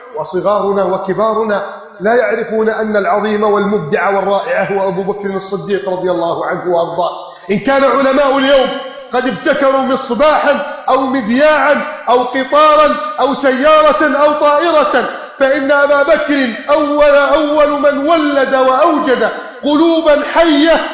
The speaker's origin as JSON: {"language": "Arabic", "country": "Egypt"}